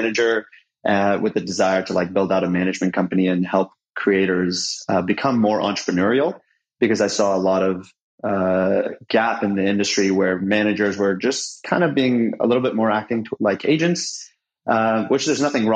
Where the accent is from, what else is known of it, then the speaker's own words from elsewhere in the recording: Toronto, Ontario, Canada; My background is I am Canadian. I'm from Toronto.